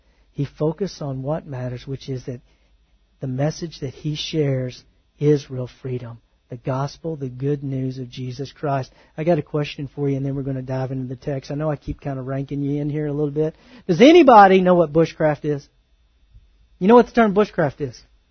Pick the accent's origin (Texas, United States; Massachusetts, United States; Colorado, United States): Texas, United States; I was born in Texas. I've lived in Northeast Texas my whole life.